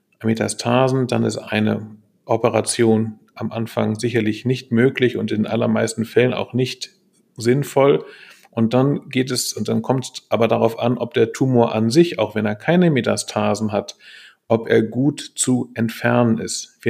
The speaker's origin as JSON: {"language": "German", "town": "Kiel", "region": "Schleswig-Holstein", "country": "Germany", "tie": "born there", "also_born_or_lived": "Bochum", "said": "Ich bin gebürtiger Kieler"}